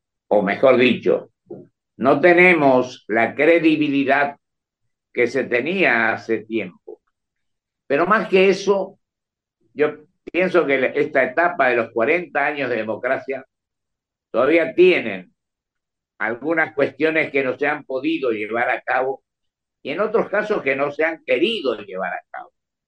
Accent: Argentina; somos argentinos y tenemos la obligación, más que discursos, más que palabras

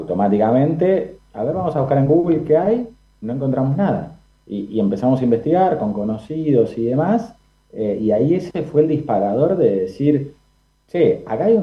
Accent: Bahía Blanca, Buenos Aires Province, Argentina; soy de Bahía Blanca, si bien estoy entre Bahía

